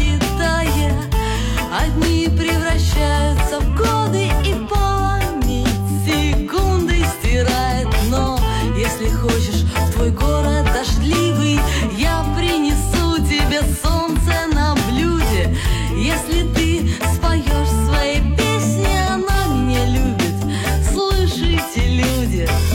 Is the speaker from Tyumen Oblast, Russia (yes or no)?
no; Yekaterinburg, Sverdlovsk Oblast, Russia; moved away; она была написана, когда мы уже уезжали из Екатеринбурга, ну, то есть как-то об этом, вот, и все равно город родной, любимый, не хотелось никуда уезжать, просто так получилось